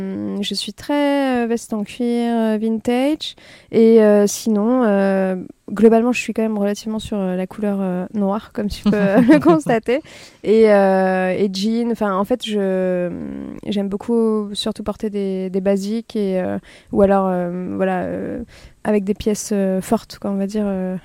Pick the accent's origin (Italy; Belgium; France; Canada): France; Île-de-France; Grandi en banlieue parisienne et donc dans un environnement très bétonné, je dirais.